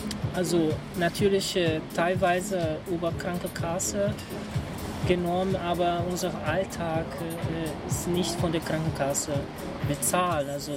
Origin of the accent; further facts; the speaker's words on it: Brazil; German is a second language; Ich habe nur diese Furore für was ich trage als Flagge, als Brasilianerin.